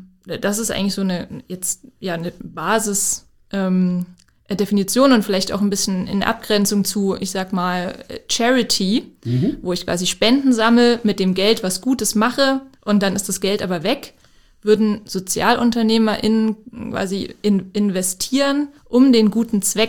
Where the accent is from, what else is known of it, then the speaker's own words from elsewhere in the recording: Plauen, Saxony, Germany; ich bin in Plauen im Vogtland geboren, und dort bin ich auch zur Schule gegangen